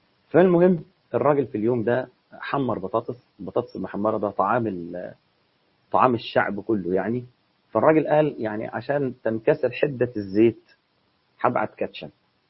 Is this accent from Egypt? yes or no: yes; Egypt; في مثل عندنا في مصر كده يقول لك إيه